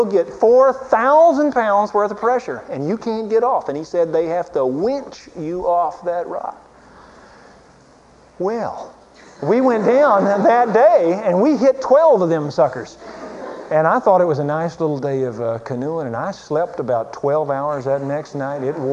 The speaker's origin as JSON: {"language": "English", "town": "Waco", "region": "Texas", "country": "United States", "said": "I'm from Waco. We got the Brazos that kind of, or the Bosque or something, kind of meanders through there."}